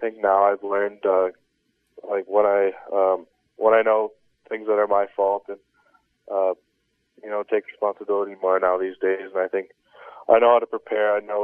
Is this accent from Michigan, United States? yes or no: yes; Belleville, Michigan, United States; now in Flint, United States; I've always wanted to get a pretty crazy pads growing up in Belleville, watching the goalies get all yellow pads and stuff like that.